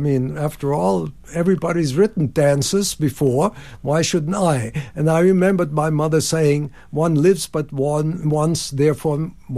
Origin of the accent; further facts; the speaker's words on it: Mannheim, Baden-Württemberg, Germany; born there; English is a second language; I was born in Mannheim, as you already mentioned.